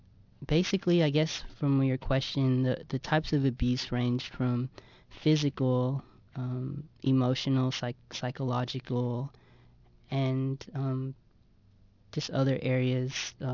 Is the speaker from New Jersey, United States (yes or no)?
yes; New Jersey, United States; mother's a immigrant from the Philippines, and she's a single mother who raised me since birth here when I was born in New Jersey